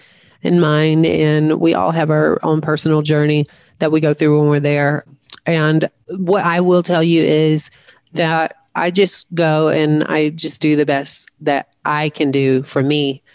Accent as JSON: {"language": "English", "region": "the South", "country": "United States", "tie": "born or raised there", "said": "growing up in the South and transitioning before it was like, you know, hot on TV"}